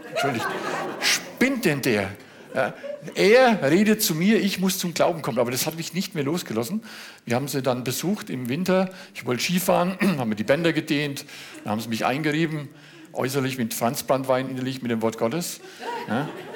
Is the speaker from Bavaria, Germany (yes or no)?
yes; Kronach, Bavaria, Germany; Kronach ist eine richtig schöne Stadt.